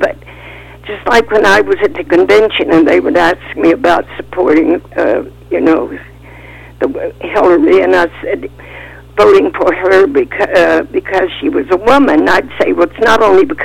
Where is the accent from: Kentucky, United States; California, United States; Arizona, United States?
Kentucky, United States; In the mountains of Kentucky.